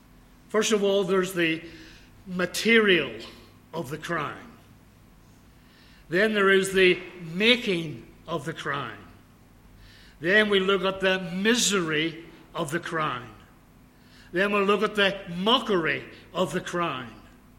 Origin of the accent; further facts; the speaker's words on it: United Kingdom; now in Australia; Being a Brit, I was thinking of the crown jewels. I'm an Australian now, by the way.